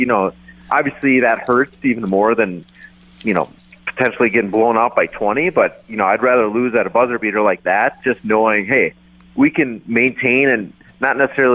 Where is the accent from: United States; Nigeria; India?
United States; Minnesota; I'd never got on a pair of skis in my life, and I grew up in Minnesota, so.